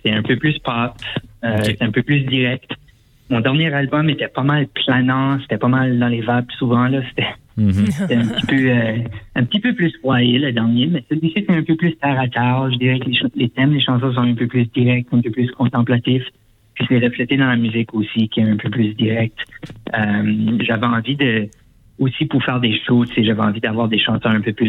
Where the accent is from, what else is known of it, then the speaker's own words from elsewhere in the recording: Moncton, New Brunswick, Canada; puis ensuite chez nous à Moncton jeudi prochain